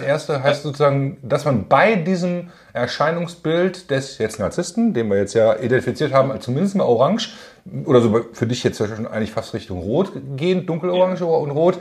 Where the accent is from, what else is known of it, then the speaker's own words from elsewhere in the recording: North Rhine-Westphalia, Germany; den ostwestfälischen Typ, wo ich jetzt hier gerade wohne, und den Rheinländer. Also ich bin Rheinländer, Niederrheiner. Kölner, ne?